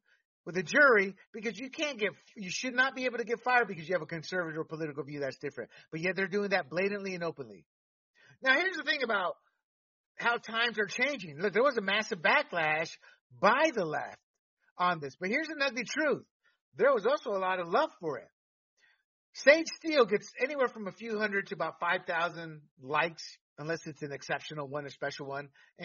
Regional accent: Panama; I've seen voter fraud, man. I was born and raised in Panama.

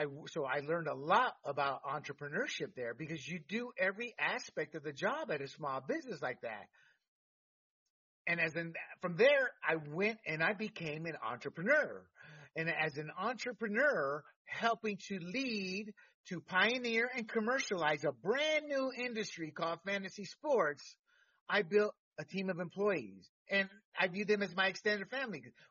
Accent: United States; I speak, read, and write Spanish. And I taught myself how to write Spanish more than in school ever did because I was brought up in American schools in English. I grew up speaking Spanglish.

